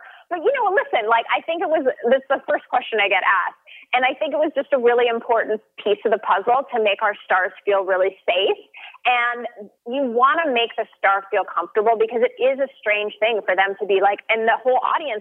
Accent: Canada; I grew up in Canada

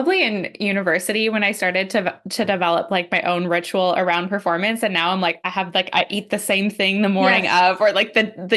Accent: Saskatoon, Saskatchewan, Canada; now in Ontario, Canada; Saskatoon, again, is my hometown. I live in Ontario, but my heart will always be part of the prairies.

